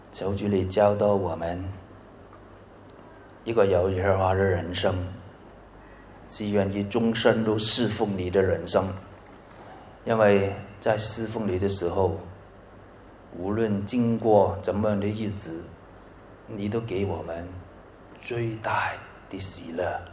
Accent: Guangdong, China; 广东我们广东人是比较有钱的

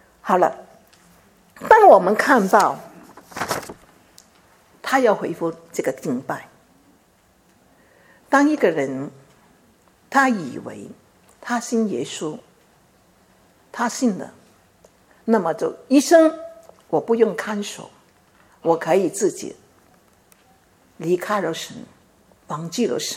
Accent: Guangdong, China; 我们潮州人说四点金

